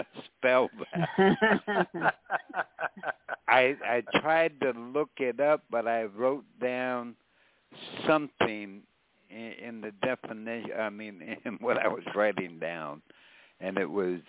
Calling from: Newburgh, New York, United States; from Newburgh, New York.

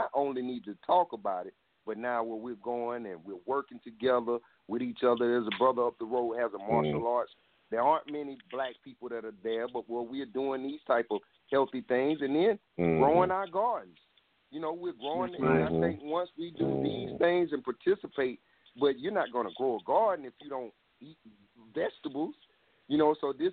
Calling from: South Carolina, United States; I'm calling from South Carolina.

